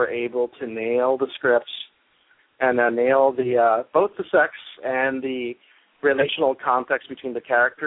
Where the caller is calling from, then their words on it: Chicago, Illinois, United States; Yeah, I'm live from Chicago, and a few blocks away from Andersonville, the Gayborhood.